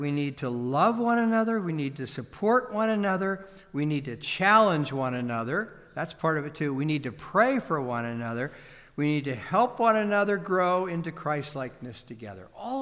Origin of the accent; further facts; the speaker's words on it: Pennsylvania, United States; I grew up near Pittsburgh, and it seems like people who come from the Pittsburgh area, no matter where they live, and I haven't lived in Pittsburgh since I graduated from high school and went off to college